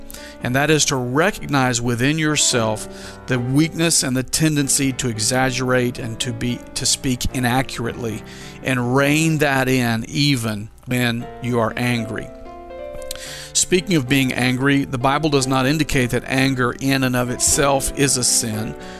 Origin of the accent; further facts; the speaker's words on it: Louisiana, United States; He served in that capacity for all the years that I was raised in Louisiana.